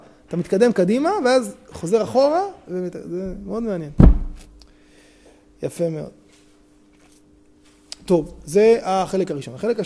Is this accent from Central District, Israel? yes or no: yes; Petah Tikva, Central District, Israel; אני זוכר בתור ילד, חוויית ילדות. בית כנסת של ההורים שלי היה על הכביש הראשי, בפתח תקווה שם.